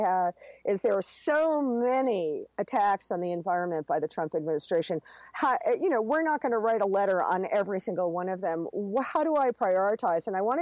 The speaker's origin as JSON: {"language": "English", "region": "New York", "country": "United States", "tie": "born or raised there", "said": "From being a New York girl growing up in Manhattan. I lived on East End Avenue, and I used to look across the East River at Queens"}